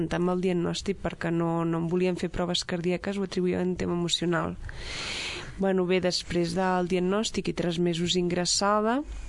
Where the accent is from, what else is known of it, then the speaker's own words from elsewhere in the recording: Ciutadella, Balearic Islands, Spain; moved away as an adult; also born or lived in Barcelona; now in Sabadell, Spain; jo soc de Ciutadella de Menorca. Ja als 18 anys vaig venir a Catalunya per estudiar Biologia, i feia 15 anys que vivia a Barcelona. Vivia en un piset al Raval.